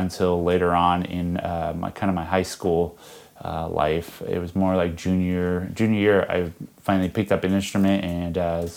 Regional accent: Browning, Montana, United States; now in Ohio, United States; I was originally from a small little town, Browning, Montana, and Browning resides on the Blackfeet Reservation.

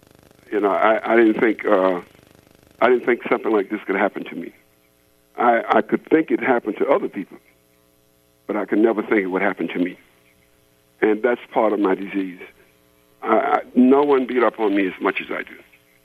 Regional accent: South Carolina, United States; also born or lived in Jacksonville, Florida; I was born in Jacksonville, Florida, and I grew up on my grandmother's farm in South Carolina, in the country.

